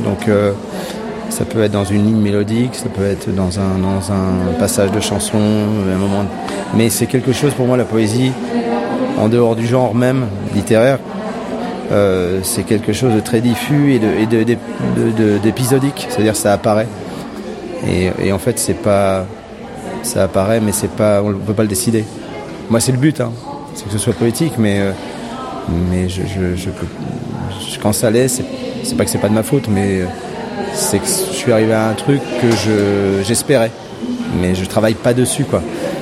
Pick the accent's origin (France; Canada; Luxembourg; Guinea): France; avec la seule différence que je suis français et donc c'est pas la même culture, véritablement.